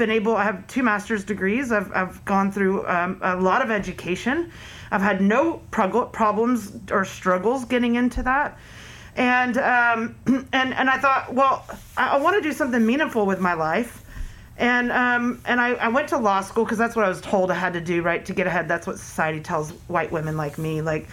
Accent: Atlanta, Georgia, United States; even as a poor child growing up in Atlanta, Georgia.

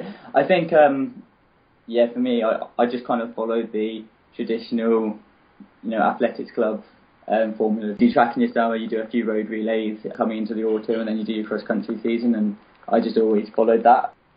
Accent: United Kingdom; as a Brit

